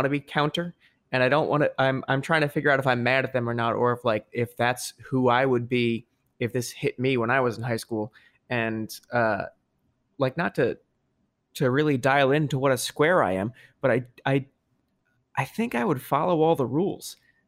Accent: New Jersey, United States; And our reaction to 9/11 growing up in New Jersey was like, a swell of community

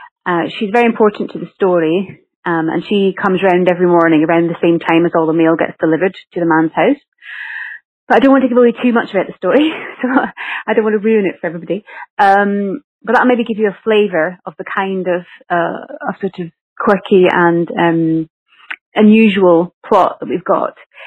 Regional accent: Scotland, United Kingdom; accent: Scottish; now in London, United Kingdom; I am originally from Scotland in the United Kingdom, which is why I've got this funny accent. And about 10 years ago, I moved to London to become an actress.

